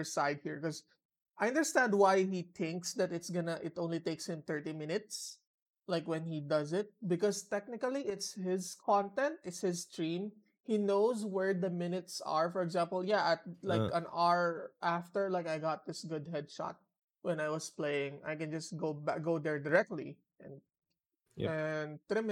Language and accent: English; Singapore; As a Singaporean, you can even as a Singaporean, you can feel